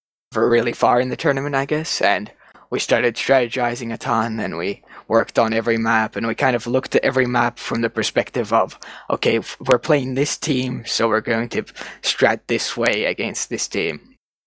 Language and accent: English; Finland; English is a second language; I'm from Finland, so we're not native, but we speak English better than Spanish.